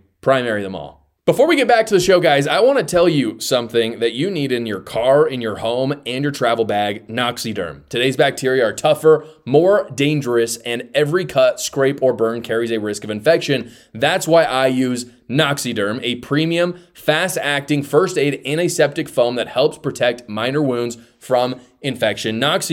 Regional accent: Utah, United States; In my home state of Utah, Democrat plus one, that's going to change.

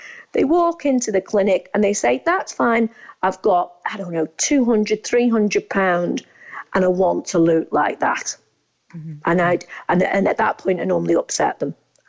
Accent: United Kingdom; we wouldn't as British dentists perform some of the procedures that they have in Turkey.

